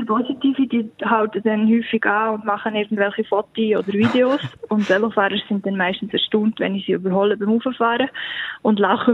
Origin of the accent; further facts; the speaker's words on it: Gretzenbach, Solothurn, Switzerland; Wir haben bei uns im Dorf, wo ich aufgewachsen bin, einen Verein gehabt, der Einradclub Grätzenbach. Und die sind immer bei mir im Dorf, beim Haus durchgefahren.